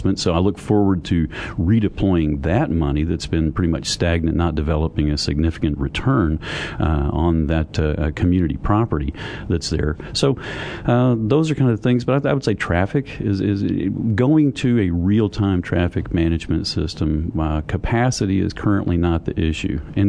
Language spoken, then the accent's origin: English; Midland, Texas, United States; I grew up in Midland, Texas, and it goes up and it goes down.